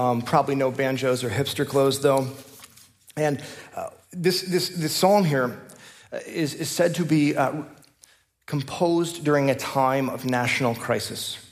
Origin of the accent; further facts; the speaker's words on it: England, United Kingdom; At Christmas, we sing, we're English, so we say it differently.